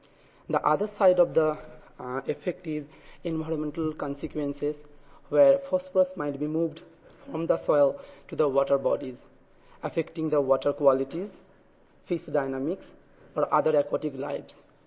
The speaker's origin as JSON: {"language": "English", "region": "Florida", "country": "United States", "said": "Because I'm from Florida. I'm an agricultural scientist"}